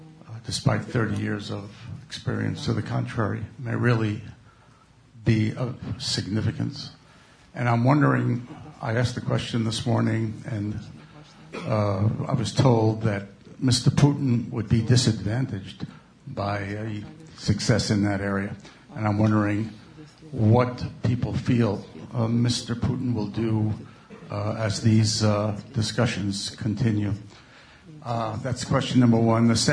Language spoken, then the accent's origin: English; Israel; from Israel.